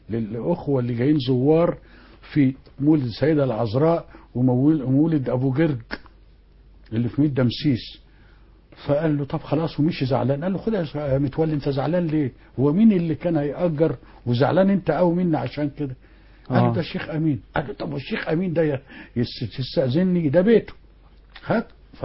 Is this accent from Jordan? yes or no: no; Tanta, Gharbia, Egypt; احنا برضو لما جينا من طنطا قعدنا عند الخواجة حليم لغايه ما بنينا البيت بتاعنا